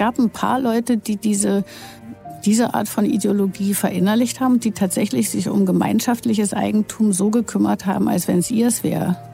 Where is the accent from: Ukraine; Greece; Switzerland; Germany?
Germany; East Germany; ich bin auch aus dem Osten